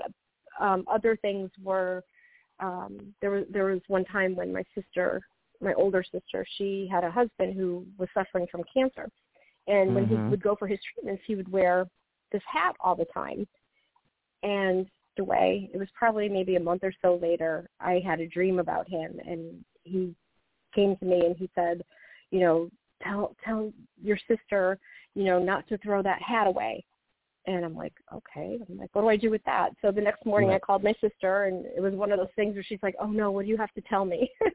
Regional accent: Connecticut, United States; Yes, born and raised in Connecticut.

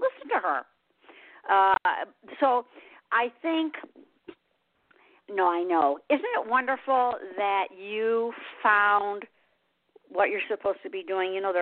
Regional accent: Detroit, Michigan, United States; because I was born and raised in Detroit. Rough place, but it was great for me, you know.

